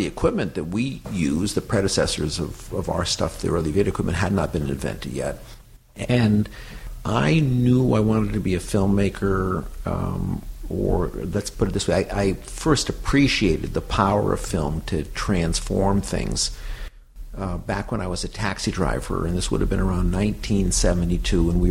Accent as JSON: {"language": "English", "town": "Port Chester", "region": "New York", "country": "United States", "tie": "born or raised there", "lives_now": "New York City, United States", "said": "Or I grew up in Portchester, New York, which is 20 miles north of here. Mm-hmm. But I've been living within a block of the firehouse since 1968, so that's a long time."}